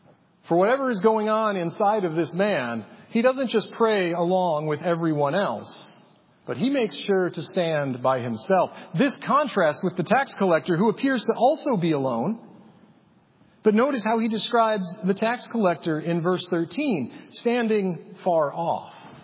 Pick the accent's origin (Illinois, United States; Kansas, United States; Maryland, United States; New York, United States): Illinois, United States; I grew up outside of Chicago. I pastored outside of Chicago.